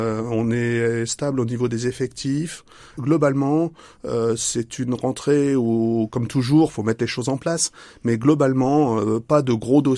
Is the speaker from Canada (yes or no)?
no; Grand Est, France; born there; Je suis né en Meuse. Mes premières activités professionnelles se sont passées en Meuse.